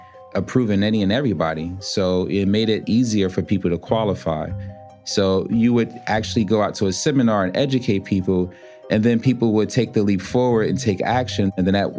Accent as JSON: {"language": "English", "town": "Newark", "region": "New Jersey", "country": "United States", "tie": "born or raised there", "said": "Growing up in Newark, these were the people that were in my community, friends and family members"}